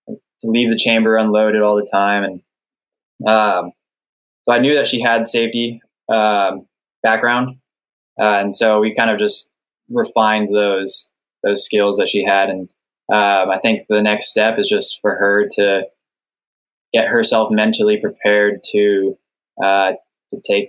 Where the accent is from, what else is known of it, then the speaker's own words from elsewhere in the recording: Sonoma, California, United States; I was born and raised in Sonoma Valley, California.